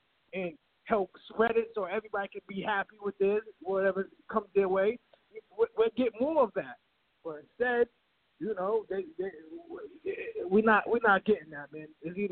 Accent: United States; But it's like, yo, we are American people. We're people that went to the and represented the United States of America in the Olympics, like I have done.

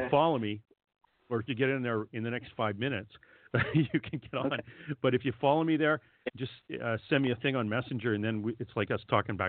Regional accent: Canada; which is hard for me to say because I'm Canadian and we say Z.

